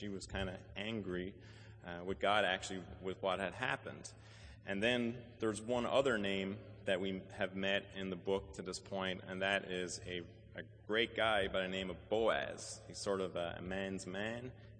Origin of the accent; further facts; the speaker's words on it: Ireland; I grew up in Ireland, and my daughters have Irish names.